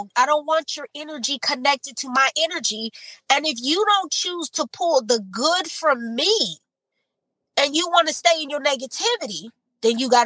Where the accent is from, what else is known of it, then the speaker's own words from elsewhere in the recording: Inglewood, California, United States; See, I grew up in LA. I grew up in Inglewood. So, and me being light-skinned, mixed, biracial